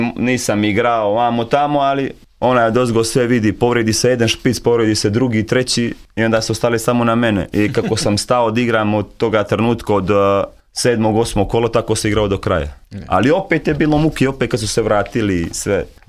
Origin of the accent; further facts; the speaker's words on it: Montenegro; To je tako, stvarno mi Crnogorci volimo Beograd